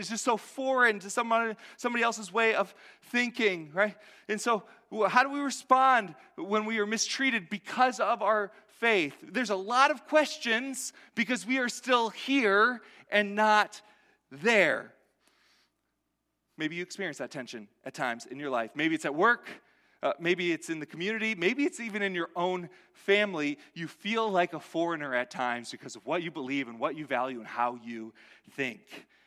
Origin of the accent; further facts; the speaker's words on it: Michigan, United States; moved away; So you might view me as an exile from the Midwest, okay? Because I grew up in Michigan, right? And it's been 17 years, right? 17 years since I've really lived in Michigan.